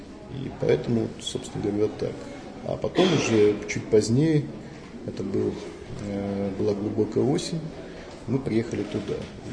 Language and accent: Russian; North Ossetia–Alania, Russia; я сам осетин, я сам оттуда.